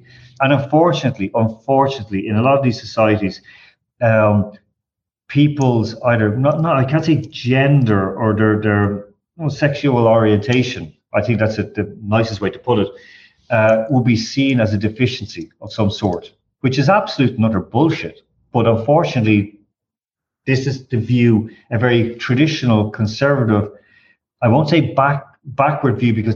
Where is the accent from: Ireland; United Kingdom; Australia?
Ireland; And as Irish people, we're between two nations.